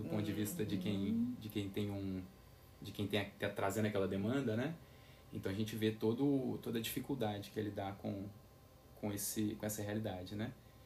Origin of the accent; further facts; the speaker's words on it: Belo Horizonte, Minas Gerais, Brazil; eu sou natural aqui de Belo Horizonte mesmo, né? Uhum. E eu, durante a minha vida escolar, eu me formei em uma escola particular aqui de Belo Horizonte. Fiz a minha vida escolar toda, dos 4 aos 17 anos nessa mesma escola.